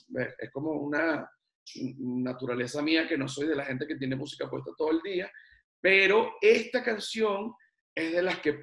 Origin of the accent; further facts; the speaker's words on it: Venezuela; de la música que uno escucha siendo, bueno, venezolano.